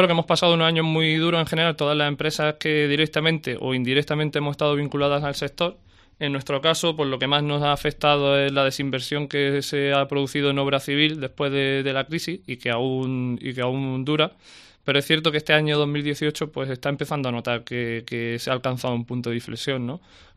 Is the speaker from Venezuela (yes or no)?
no; Caniles, Andalusia, Spain; en nuestro pueblo Caniles, de donde soy yo y donde era él